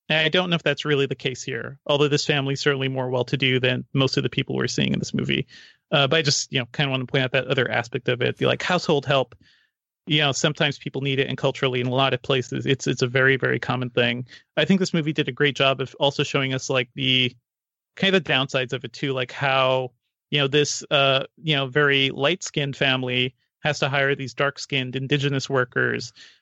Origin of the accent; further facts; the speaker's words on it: Guyana; born there; moved away; I was born in South America and I visited there a couple of times since then, in Guyana.